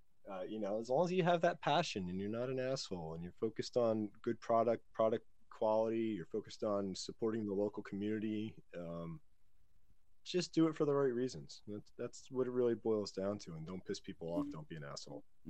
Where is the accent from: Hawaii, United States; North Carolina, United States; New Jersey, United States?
New Jersey, United States; Jersey born, bred, grew up in Oakland, grew up in Patterson for a little bit, then Hawthorne, then Oakland, Lincoln Park, Midland Park, Lodi, East Rutherford, settled down in Springfield now.